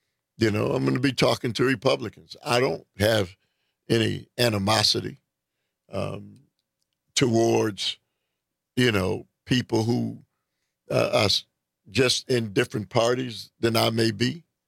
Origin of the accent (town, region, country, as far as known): Detroit, Michigan, United States